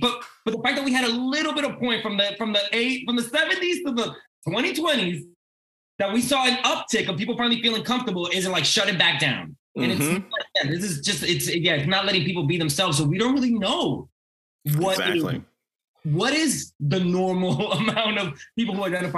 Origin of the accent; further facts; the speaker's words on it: New York City, New York, United States; You know, I have the luxury that I grew up in New York City. So culture, race, everybody was around me all the time.